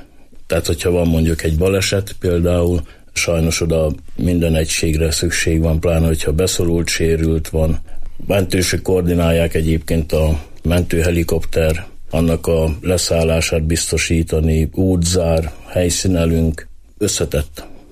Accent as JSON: {"language": "Hungarian", "town": "Hajdúnánás", "region": "Hajdú-Bihar", "country": "Hungary", "said": "hajdúsági vagyok, azért hazahúzott a szívem, tehát Hajdúnánáson nem volt akkor lehetőség, és így kerültem Debrecenbe."}